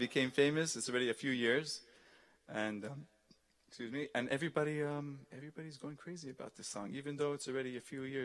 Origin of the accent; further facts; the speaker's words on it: Crown Heights, New York, United States; And I'm from Crown Heights, and I love to be here.